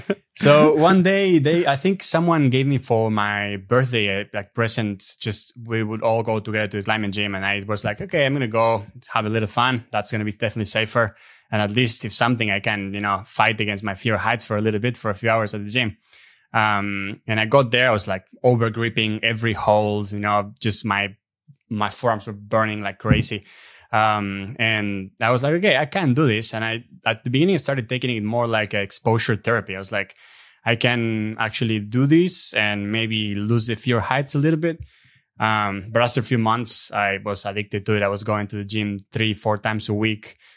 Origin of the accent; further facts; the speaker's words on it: Argentina; English is a second language; moved away as an adult; now in Australia; I grew up in Argentina. I lived in Argentina till I was 25 years old.